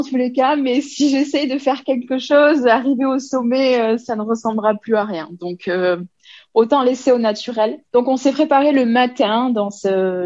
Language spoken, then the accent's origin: French; Pyrenees, France; nous, en France, on est des Pyrénées